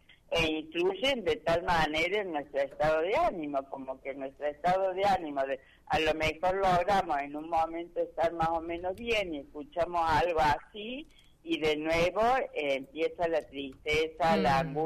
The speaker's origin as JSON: {"language": "Spanish", "country": "Argentina", "said": "Y lo real es que como argentinos y como pueblo, siempre hemos encontrado la manera de salir."}